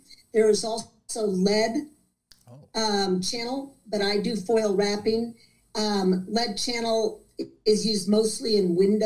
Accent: Kansas City, Missouri, United States; I am originally from Kansas City.

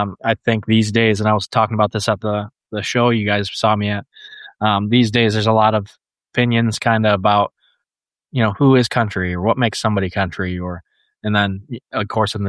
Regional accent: Michigan, United States; But you know, I'm from the north. I'm from Michigan. I'm still a country person.

